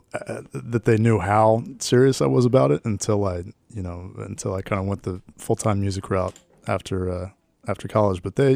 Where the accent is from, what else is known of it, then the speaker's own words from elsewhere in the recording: Dallas, Texas, United States; now in Mount Vernon, United States; Yeah, I grew up in Dallas. Fifth generation Dallas, so my great-great-grandfather was a pioneer.